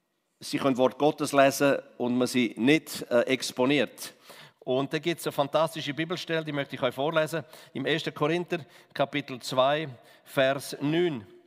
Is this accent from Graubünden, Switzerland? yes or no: yes; Graubünden, Switzerland; bin ich aufgewachsen im Kanton Graubünden, im Engadin, Ober- und Unterengadin. Das ist ganz im Osten, quasi im Balkan vor Schweiz. Dort, wo hinter den sieben Bergen eben.